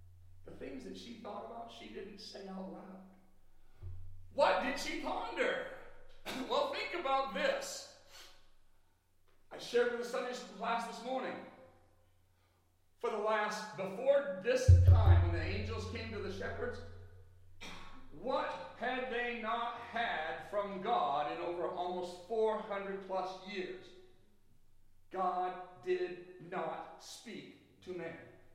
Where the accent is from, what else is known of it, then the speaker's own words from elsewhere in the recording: Maine, United States; I'll never forget sometimes when I'm from Maine, and we had snowstorm one time that dumped so much snow